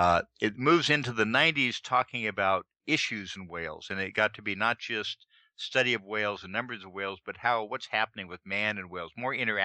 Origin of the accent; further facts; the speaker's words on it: San Diego, California, United States; There had been gray whales in San Diego. I grew up in San Diego.